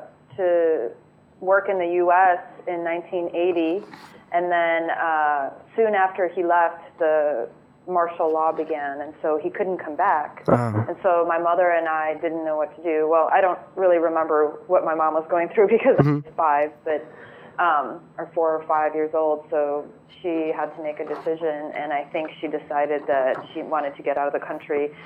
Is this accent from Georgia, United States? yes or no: no; Chicago, Illinois, United States; also born or lived in Poland / California; obviously I grew up in Poland and Chicago, so, you know, I've definitely experienced some heavy-duty winters, but this is strange after living in California for 13 years.